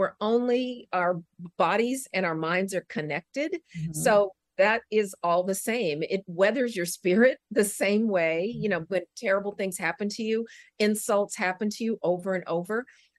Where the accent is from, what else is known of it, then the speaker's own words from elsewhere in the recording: Denver, Colorado, United States; I thought about this, like I grew up in Denver, the Mile High City.